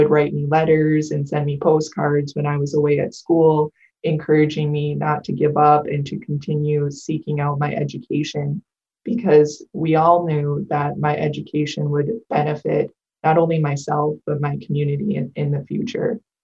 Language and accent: English; Michigan, United States; Really, growing up on the Bay Mills Indian Community Reservation, you get to see how much every person believes in you as an individual.